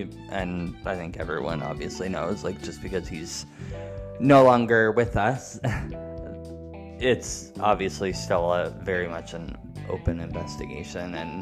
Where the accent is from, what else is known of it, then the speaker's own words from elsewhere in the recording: Canada; although it's cold still outside, we're Canadian.